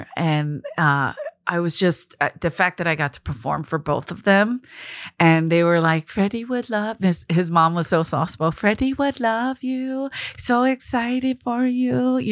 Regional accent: Philadelphia, Pennsylvania, United States; And I'm on stage and I say I'm from Philly.

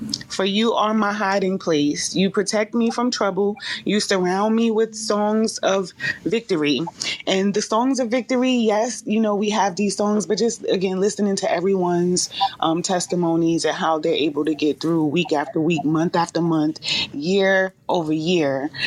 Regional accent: Newark, New Jersey, United States; I am from Jersey, though, Newark, New Jersey. I have to always give love to with my roots, you know, like I just love Newark

